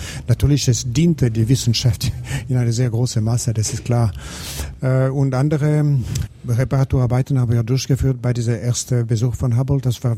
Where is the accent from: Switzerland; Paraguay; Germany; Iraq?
Switzerland; als Schweizer mit meinen Kollegen, die eine Amerikaner und Amerikanerinnen waren, dabei zu sein.